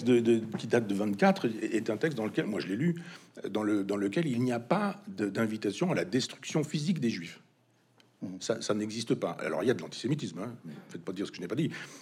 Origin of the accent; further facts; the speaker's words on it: Normandy, France; je suis originaire de l'Orne, j'habite pas très loin de Mortagne-au-Perche